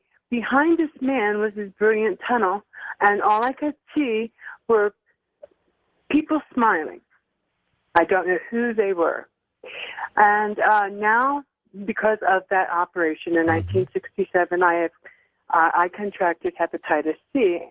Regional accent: Pueblo, Colorado, United States; I'm from Pueblo, Colorado.

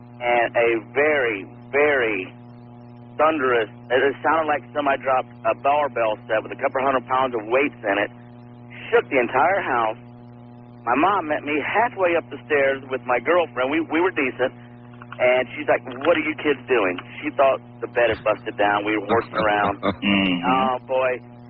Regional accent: Ohio, United States; I'm from Central Ohio.

